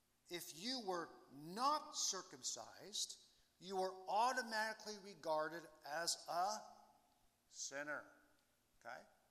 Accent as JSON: {"language": "English", "country": "Canada", "said": "Now, because we're Western and because we're Canadian"}